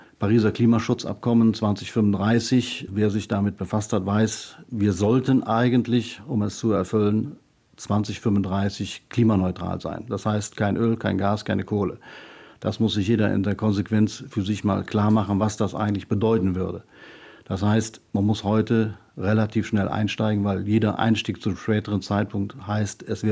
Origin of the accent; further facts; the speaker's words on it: Bergneustadt, North Rhine-Westphalia, Germany; born there; Ich bin 60 Jahre alt und wohne in Bergneustadt und bin auch gebürtiger Bergneustädter